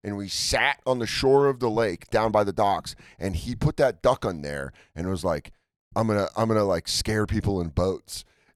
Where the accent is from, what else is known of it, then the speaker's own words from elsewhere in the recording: Connecticut, United States; born there; The house we lived in when I was born in Connecticut was haunted.